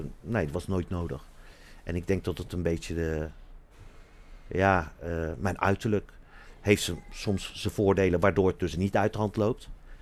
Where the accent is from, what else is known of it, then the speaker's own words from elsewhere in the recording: Netherlands; Ik ben geboren getogen in Nederland.